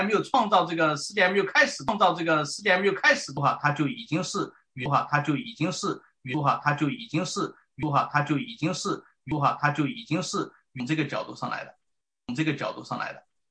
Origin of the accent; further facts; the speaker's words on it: China; 你知道我们中国人算时间都是什么？